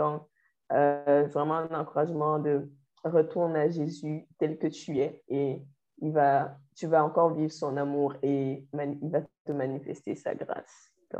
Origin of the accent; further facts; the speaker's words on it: Cameroon; Cameroonian 100% all the way.